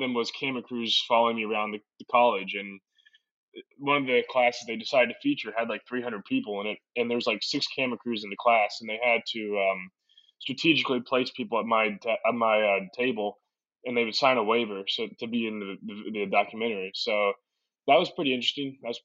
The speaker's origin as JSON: {"language": "English", "town": "Crofton", "region": "Maryland", "country": "United States", "tie": "born or raised there", "said": "I grew up in Crofton, Maryland. It's a pretty small town, just a bit south of Baltimore."}